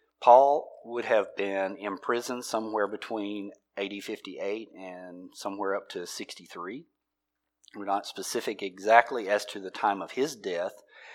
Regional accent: the South, United States; We're from the South. How do we speak?

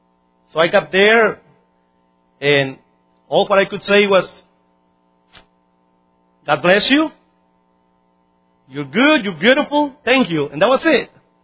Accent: Mexico; You know, I'm from Mexico. Never been in a building like this.

